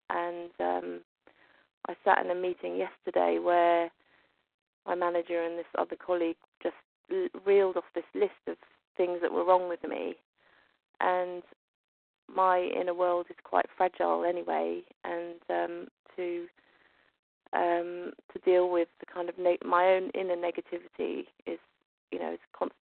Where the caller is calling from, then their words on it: London, United Kingdom; I'm from London.